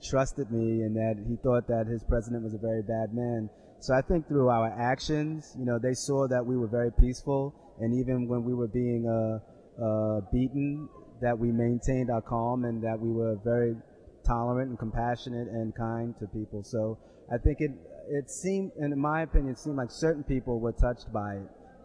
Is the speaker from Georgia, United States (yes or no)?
no; New York City, New York, United States; I'm from New York City and I'm a musician by trade.